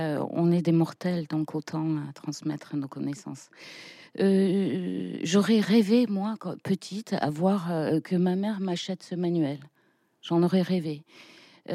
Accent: Manosque, Provence-Alpes-Côte d'Azur, France; born there; je suis née à Manosque et ma grand-mère était peintre

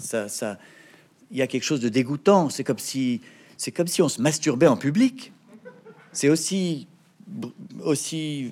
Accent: Paris, Île-de-France, France; also born or lived in Neuilly-sur-Seine; Je suis né à Neuilly-sur-Seine et j'ai grandi à Paris.

